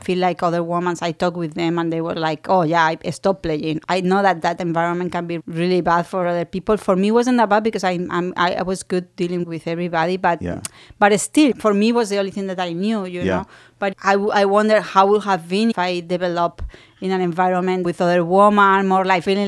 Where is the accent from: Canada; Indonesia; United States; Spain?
Spain; English is a second language; just because I'm from Spain